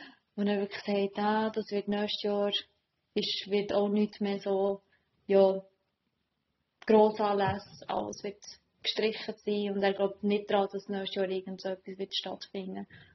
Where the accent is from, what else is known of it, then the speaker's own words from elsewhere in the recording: North Macedonia; weil ich komme ja ursprünglich aus Nordmazedonien